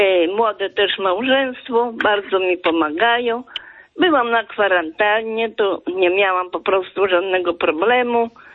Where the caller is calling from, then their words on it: Dubeninki, Warmian-Masurian Voivodeship, Poland; z Dubeninek.